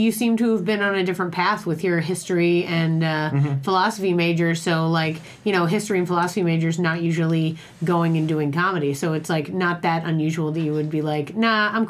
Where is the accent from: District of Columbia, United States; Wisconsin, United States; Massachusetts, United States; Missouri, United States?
Massachusetts, United States; Boston; I'm from Boston. Like when you're from the Northeast, it's kind of, no, I mean, I'm sure I was aware of the city, but it's just, it never occurred to me to go there.